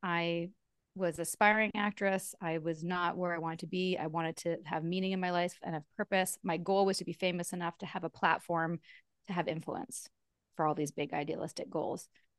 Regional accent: Vancouver, British Columbia, Canada; So I'm also in my 40s and we grew up in Vancouver.

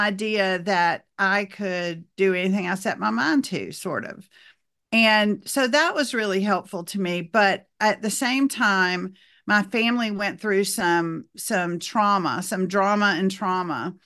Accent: Deep South, United States; And I grew up in the Deep South in the 60s.

